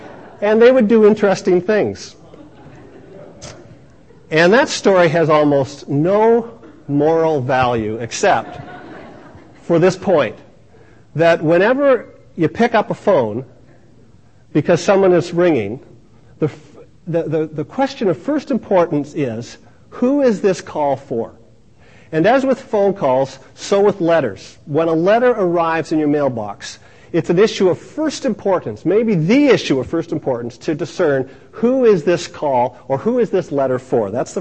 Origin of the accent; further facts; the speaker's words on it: Kingston, Ontario, Canada; born there; I have lived in Kingston three times in my life. I lived there in the 50s. I was born in Kingston, lived there for a couple of years.